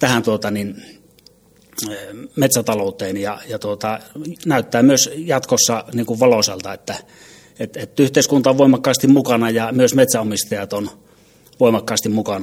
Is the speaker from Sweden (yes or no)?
no; Kainuu, Finland; olen ihan perus kainuulainen kaveri